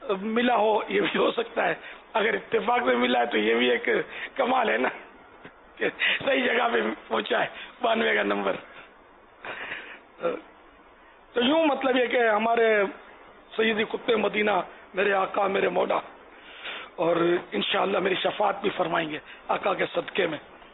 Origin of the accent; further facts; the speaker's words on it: Karachi, Sindh, Pakistan; born there; اب جیسے میں کس محلے میں پیدا ہوا یہ اس کو شہرت نہیں ہے, کراچی میں پیدا ہوا میں خود بولتا ہوں